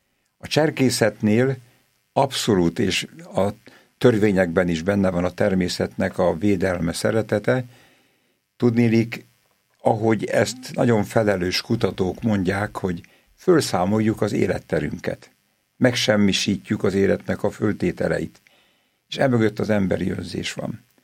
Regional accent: Tápiósüly, Pest, Hungary; utána egy gyönyörű kis faluban nevelkedtem Tápió súlyben, ott volt közel az erdő

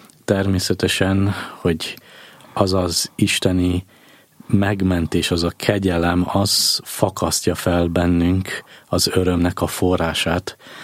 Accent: Arad, Arad County, Romania; now in Budapest, Hungary; vagy a szülővárosomban, Aradon az Urat szolgáltam, úgy kell nekem szolgálnom őt Budapesten is.

